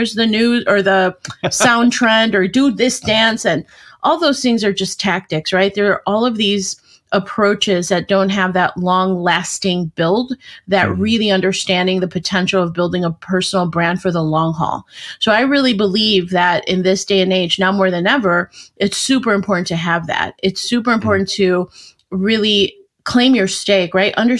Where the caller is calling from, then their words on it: Arlington Heights, Illinois, United States; I'm just outside of Chicago, about a half hour outside.